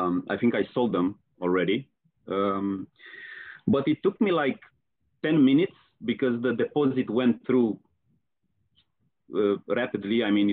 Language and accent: English; Romania; I'm from Romania